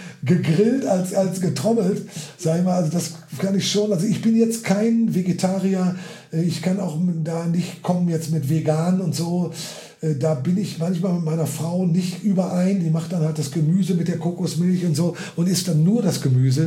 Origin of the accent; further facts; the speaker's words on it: North Rhine-Westphalia, Germany; Aber ich bin doch geborener Westfale.